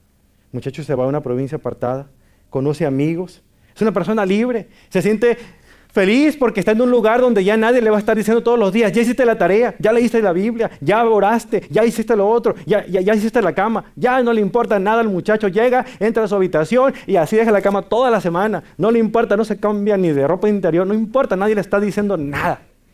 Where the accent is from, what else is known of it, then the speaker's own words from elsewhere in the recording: Mexico; como decimos en mi tierra mexicana